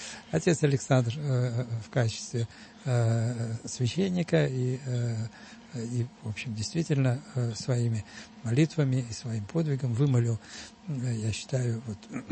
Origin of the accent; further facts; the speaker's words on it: Moscow, Russia; А я из Москвы.